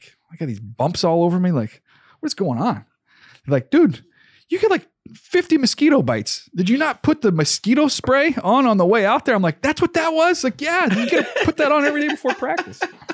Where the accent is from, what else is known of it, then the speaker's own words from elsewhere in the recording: San Diego, California, United States; I remember I grew up in San Diego, right? So this is all foreign to me.